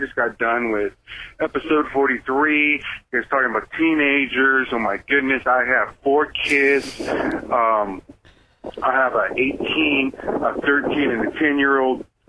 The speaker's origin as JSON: {"language": "English", "town": "Gilroy", "region": "California", "country": "United States", "said": "I'm from Gilroy, California, garlic capital of the world."}